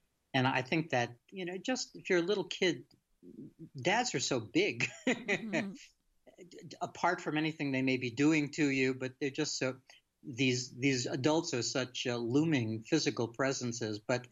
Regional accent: Bronx, New York, United States; also born or lived in Brooklyn; I grew up in the Bronx in one of those extended crazy-making families with, you know, lots of nutty siblings and aunts and uncles and the whole thing. But my mom and I moved out to Brooklyn when I was about 5 years old

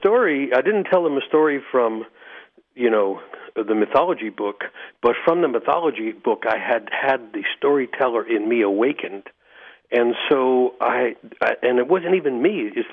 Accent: New York City, New York, United States; But within 6 months, I'm growing up in New York City, growing up poor, running the streets, and I joined this local gang.

